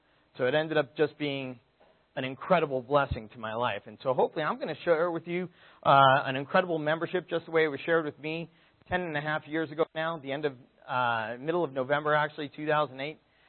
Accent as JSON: {"language": "English", "town": "Brooklyn", "region": "New York", "country": "United States", "tie": "born or raised there", "said": "So, I grew up in Brooklyn. Anyone else a transplant to the West? All right, a few of you. Fantastic. I grew up in Brooklyn and ended up working on Wall Street for a few years"}